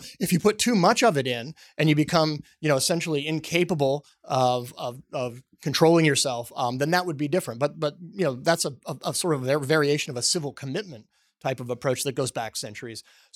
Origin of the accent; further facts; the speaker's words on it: Texas, United States; which perhaps not coincidentally covers my home state of Texas, Louisiana, and Mississippi